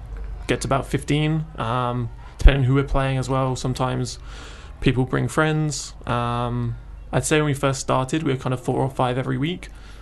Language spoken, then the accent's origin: English; South East England, United Kingdom; moved away as an adult; now in Toronto, Canada; So born and raised in Sussex, been going to the Albion since Withdean days